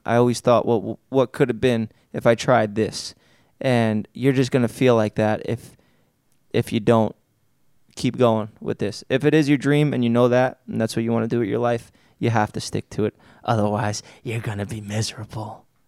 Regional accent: Staten Island, New York, United States; sharing that story about my two idiot friends and growing up in Staten Island.

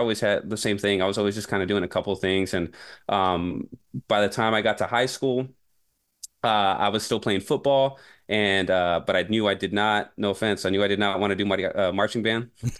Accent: San Marcos, Texas, United States; You know, like I said, I'm from San Marcos.

